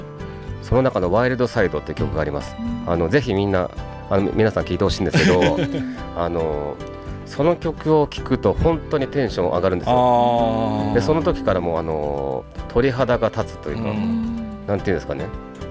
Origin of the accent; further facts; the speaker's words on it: Nagoya, Aichi, Japan; now in Tokyo, Japan; まあ東京に名古屋から上京して割とジャズフュージョンとか好きになって